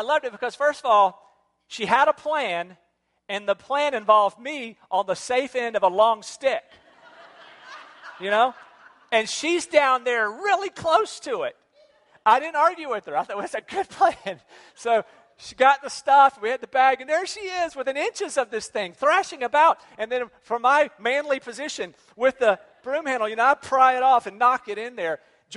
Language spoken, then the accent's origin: English; North Carolina, United States; I'm from North Carolina, which is very similar to Virginia, and we don't have dragon-like iguana creatures of size